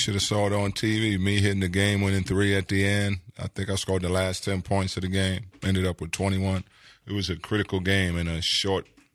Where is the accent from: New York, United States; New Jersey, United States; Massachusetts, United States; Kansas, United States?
New York, United States; New York City; winning the championship for the second time in my hometown against my hometown team, New York, and celebrating winning game five in the city.